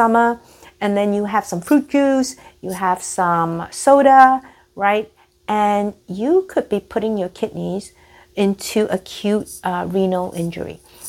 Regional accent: Singapore; now in United States; I grew up in Singapore, and that's the equatorial tropics. Singapore is 2 degrees north of the equator.

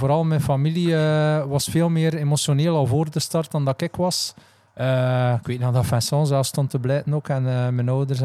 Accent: Menen, Flanders, Belgium; born there; in Menen, in mijn geboortestad, in de stad waar ik woon.

